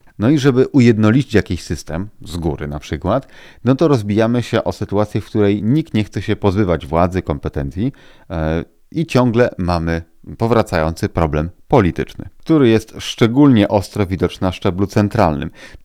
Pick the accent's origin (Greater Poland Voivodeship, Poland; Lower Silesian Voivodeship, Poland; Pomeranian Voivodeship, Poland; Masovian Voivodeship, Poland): Greater Poland Voivodeship, Poland; Swarzędz; Jest sobie miasto i gmina, Swarzędz, moja rodzinna miejscowość. Swarzędz jest to przedmieście Poznania.